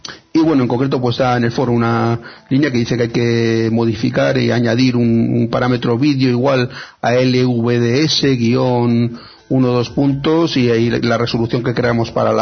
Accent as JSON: {"language": "Spanish", "town": "Toledo", "region": "Castilla-La Mancha", "country": "Spain", "said": "digo al mazapán, que soy toledano"}